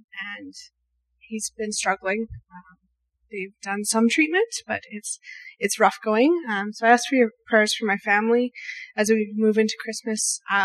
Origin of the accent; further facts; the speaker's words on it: Edmonton, Alberta, Canada; now in Winnipeg, Canada; As many of you will know, this Winnipeg is not my home. I'm from Edmonton, and my whole family is there.